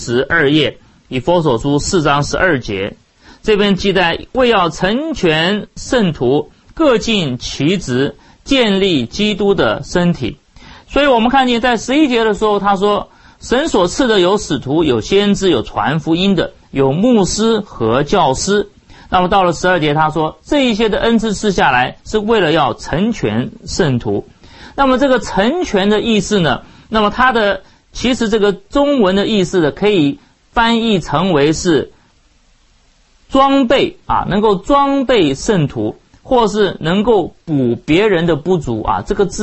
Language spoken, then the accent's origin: Chinese; China; 我们中国人都特别谦卑啊